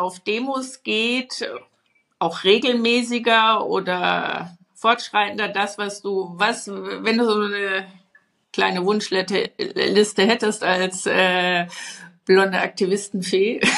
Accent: Bavaria, Germany; das habe ich mir als Bayerin gemerkt.

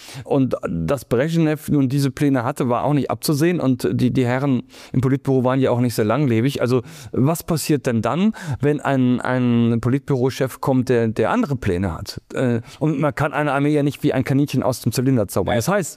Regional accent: West Germany, Germany; Wir haben ihn aber, sagen, ich bin Westdeutscher, haben ihn aber aggressiv gedeutet

